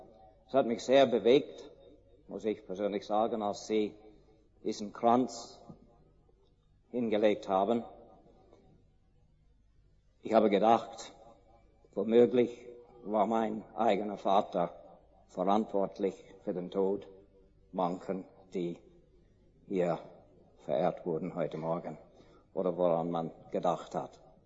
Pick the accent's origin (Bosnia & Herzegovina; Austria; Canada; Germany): Canada; Ich bin in den Kriegsjahren geboren, bin in Kanada aufgewachsen.